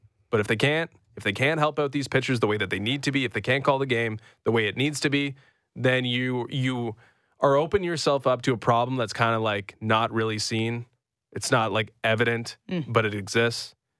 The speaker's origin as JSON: {"language": "English", "country": "Canada", "said": "but our dream as Canadian soccer fans, that Canadian team"}